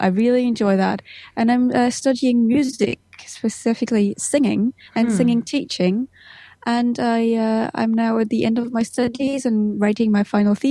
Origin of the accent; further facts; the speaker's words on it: Berlin, Germany; also born or lived in Leipzig; When I was born in Leipzig. Mm-hmm. And then 5 years later, we moved to Berlin.